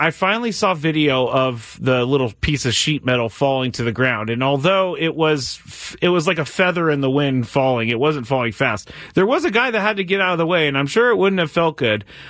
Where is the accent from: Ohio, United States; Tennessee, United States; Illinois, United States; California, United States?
California, United States; When I grew up in the Bay Area